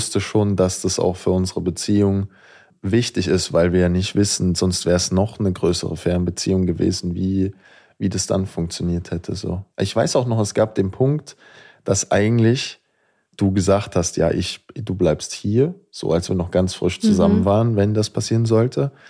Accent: Bavaria, Germany; Ja, bei uns in Bayern.

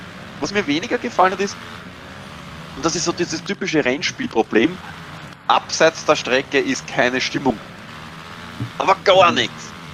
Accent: Austria

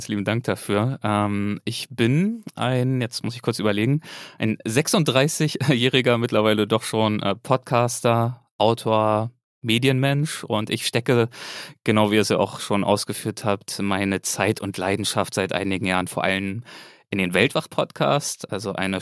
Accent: Berlin, Germany; eher behütet aufgewachsen bin in Berlin. Mutter Erzieherin, Vater Polizist

